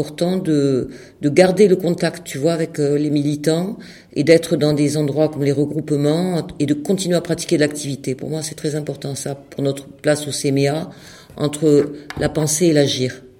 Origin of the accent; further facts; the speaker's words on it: Occitanie, France; je viens du Languedoc-Roussillon.